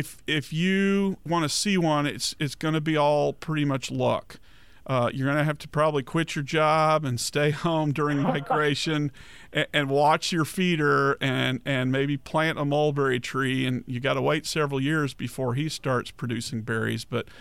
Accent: Texas, United States; I grew up in Dallas County

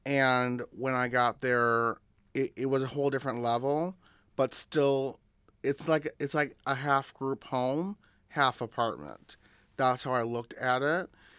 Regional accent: Rochester, New York, United States; born there; Yes, I was born in Rochester.

